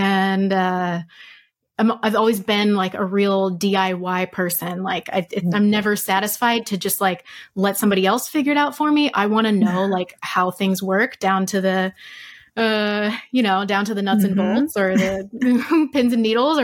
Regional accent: United States; moved away as an adult; now in Rome, Italy; I am American, but I currently live in Rome, Italy. I'm married to an Italian. I came here to go to school about 5 years ago

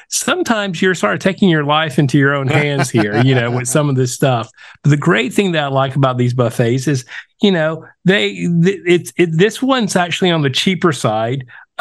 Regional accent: Louisiana, United States; I'm a big fried shrimp eater, like it, you know, being Cajun, gotta like the fried shrimp.

